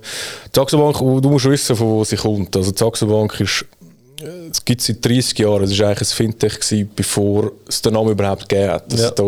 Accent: Zurich, Switzerland; Ich bin in Zürich aufgewachsen und geboren auch. Bin da auch in die Schule gegangen

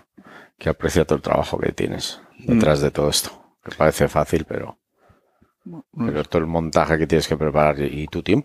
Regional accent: Miranda de Ebro, Castile and León, Spain; born there; yo soy nacido en el 70, en Miranda de Ebro. Aunque me considero riojano, porque mi familia desciende de La Rioja. Mi madre es San Vicente y mi padre anguiano.

